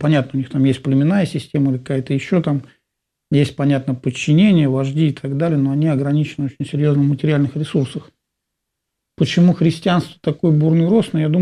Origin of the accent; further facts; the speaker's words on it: Voronezh, Voronezh Oblast, Russia; Я белый россиянин, родом из Воронежа